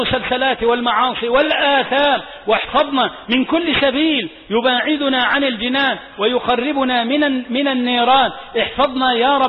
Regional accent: Egypt

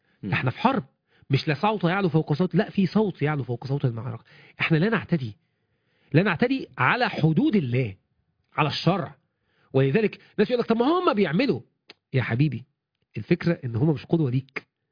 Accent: Mansoura, Dakahlia, Egypt; عندنا في المنصوره حتى على الملأ

